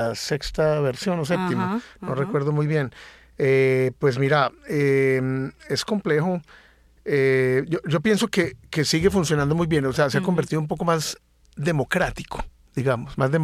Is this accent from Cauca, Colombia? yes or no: no; Antioquia, Colombia; somos pocos los antioqueños que hemos tenido como una figuración allí.